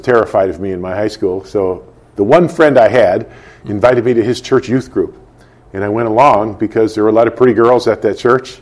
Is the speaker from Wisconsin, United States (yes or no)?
yes; Green Bay, Wisconsin, United States; I was a very troubled 17-year-old teenager growing up in Green Bay, Wisconsin.